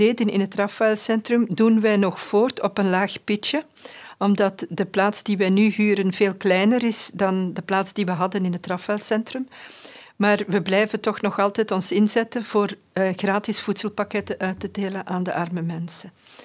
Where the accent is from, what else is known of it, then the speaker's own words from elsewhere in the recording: Leuven, Flemish Brabant, Belgium; Ik ben zelf ook van het Leuvense afkomstig.